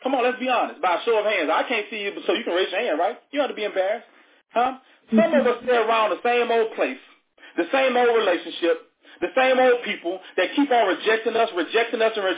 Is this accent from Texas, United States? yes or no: no; Louisiana, United States; In other words, God, it may not be familiar, Utah, because I'm from Louisiana, but if you tell me to go to Utah, Utah is where I go.